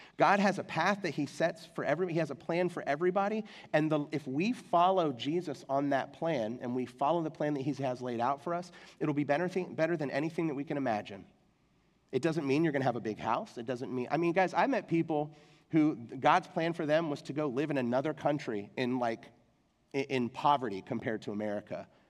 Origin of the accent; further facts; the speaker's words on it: England, United Kingdom; I grew up in England. My mom was British. My dad was in the military. He was in the Air Force. And so when I was 3 years old, we moved to England, and I spent my entire childhood in England.